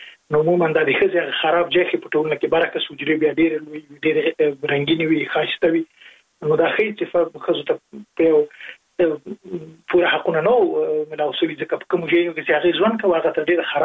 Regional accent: Jalalabad, Nangarhar, Afghanistan; زه په جره لابات کې لوی سوې

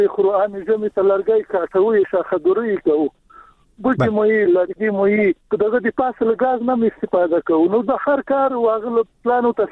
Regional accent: Paktia, Afghanistan; موږ د پکتیا خو یو غرنه ولایت ته

